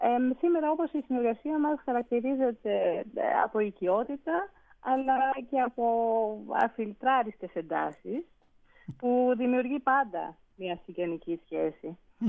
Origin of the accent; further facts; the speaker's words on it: Greece; είμαι πολύ τυχερή που μεγάλωσα στην Ελλάδα, αλλά εξίσου τυχερή που εκπαιδεύτηκα στην μουσική σε γερμανόφωνες χώρες, όπως την Αυστρία και τη Γερμανία.